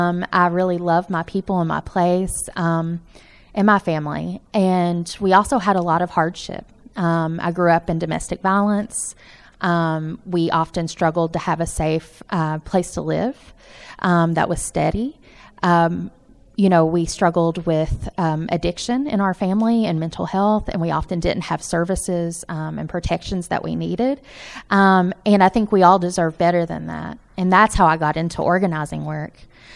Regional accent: Appalachia, United States; because I'm from Appalachia, because I'm a white working class person

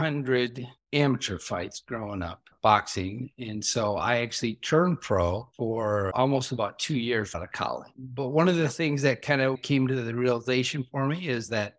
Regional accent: Brooklyn Park, Minnesota, United States; So we grew up in Brooklyn Park. Most people assume, oh, you grew up on a farm.

